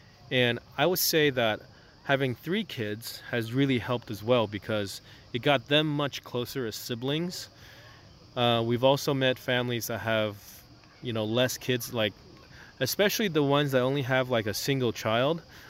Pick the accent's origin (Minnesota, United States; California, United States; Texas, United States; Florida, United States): California, United States; knowing that it's not just, we're from California, it's not just roaming around the West Coast.